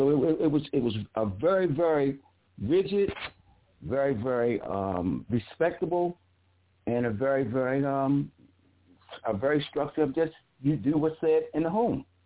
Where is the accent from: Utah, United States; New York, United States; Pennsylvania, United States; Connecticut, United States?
Pennsylvania, United States; Philadelphia; also born or lived in Baltimore; I was born in Baltimore, Maryland, but the other side of my family were from Philadelphia, and they were all from the Hoop Street gang, so to speak. And so when my family, my mother and father, decided to move to Philadelphia